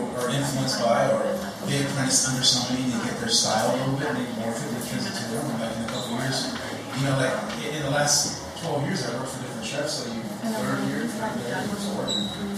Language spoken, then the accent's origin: English; Pico Rivera, California, United States; There was here where I grew up in Pico Rivera